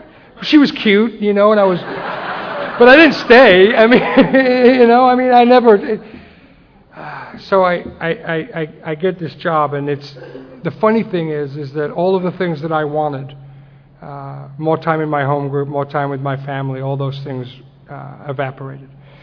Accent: Las Vegas, Nevada, United States; So, I'm from Las Vegas. And I worked in the car business for a number of years, 14, 15 years.

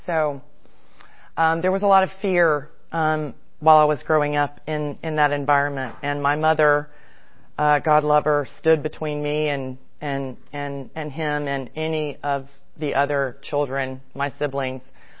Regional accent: St. Petersburg, Florida, United States; born there; I was born in St. Petersburg, Florida in the late 60s, really late, almost 70s.

